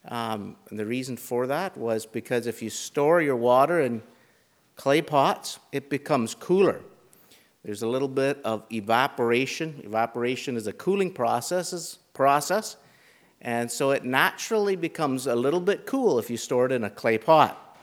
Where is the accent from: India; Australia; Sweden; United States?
India; when I was growing up in India, it was very common in the villages.